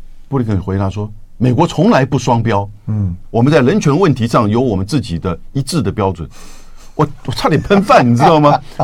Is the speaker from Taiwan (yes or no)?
yes; Taiwan; 这个在台湾我们台湾人最理解了嘛